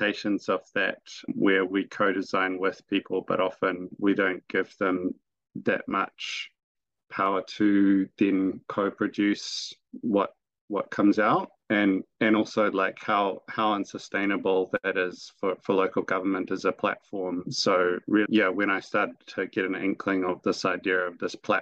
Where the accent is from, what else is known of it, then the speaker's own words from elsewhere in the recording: Auckland, New Zealand; I grew up in Cockle Bay, which is in eastern part of Tamaki Makaurau, Auckland, and that's named Te Tauranga Waka Manuatiri, which means the landing place of the waka, the canoe of Manuatiri.